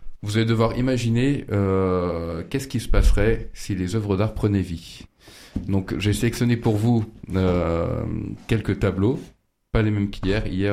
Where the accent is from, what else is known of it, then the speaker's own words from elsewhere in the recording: France; On est, bah, bien, on est bien des Français.